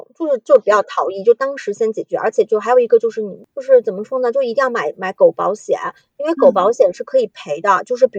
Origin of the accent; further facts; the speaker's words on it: China; 就是因为我们中国人养狗